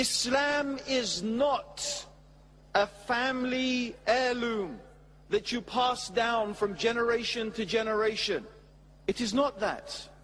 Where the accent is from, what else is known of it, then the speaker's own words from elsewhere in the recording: Tanzania; born there; I was born in Tanzania, but I suppose I'm a native in a sense. My ancestors came forth for many generations from that land.